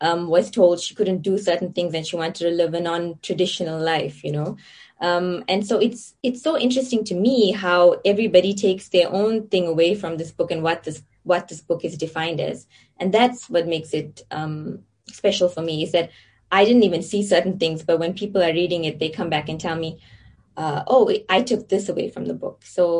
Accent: South Africa; it really changed my life growing up in South Africa, particularly in this suburb and in this community.

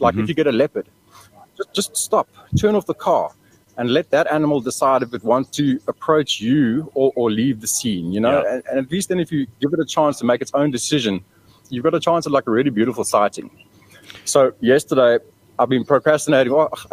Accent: Pretoria, Gauteng, South Africa; I grew up in Pretoria. I went to Tux.

